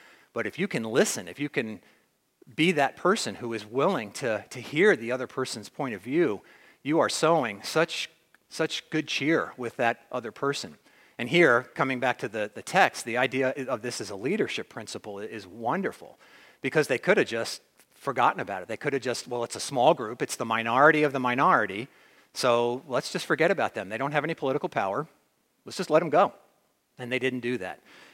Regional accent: New Jersey, United States; when I grew up in Jersey, there was a lottery called Pick 6.

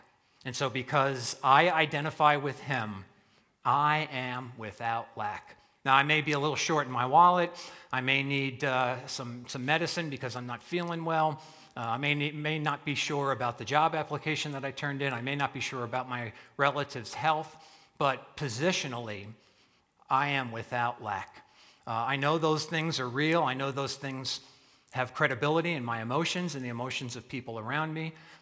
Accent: East Coast, United States; I grew up on the East Coast, and it's the New York Rangers.

